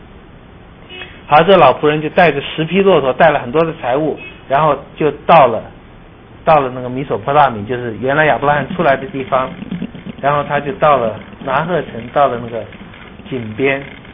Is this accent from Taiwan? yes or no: yes; Taipei, Taiwan; 今天就算我在台北长大已经56年了